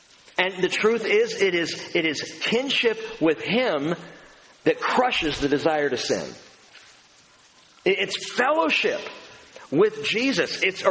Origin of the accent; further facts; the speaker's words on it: California, United States; I'm from Southern California, man. You drink the Coke.